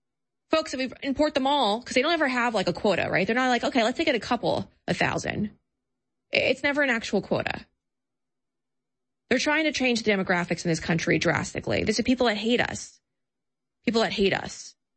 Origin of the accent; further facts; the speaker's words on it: New York, United States; You know, I come from New York. I come from an area, but they assimilated.